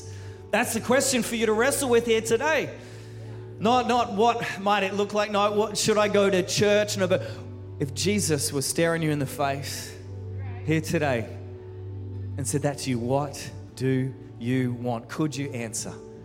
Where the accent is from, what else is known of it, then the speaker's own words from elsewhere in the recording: Brisbane, Queensland, Australia; now in Canberra, Australia; I'm a Queenslander. I was born in Brisbane, been living in Canberra 20 years, but Queenslander.